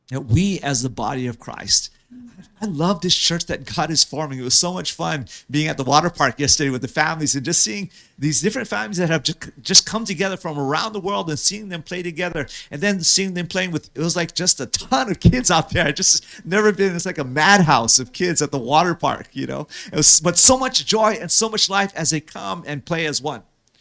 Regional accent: New York City, New York, United States; I came from New York City, lived a block off Times Square

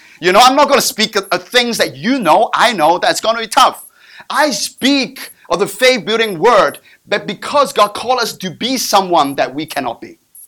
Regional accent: Hong Kong; English is a second language; You know, I come from Hong Kong, so we have a little bit of a spirit of consumerism.

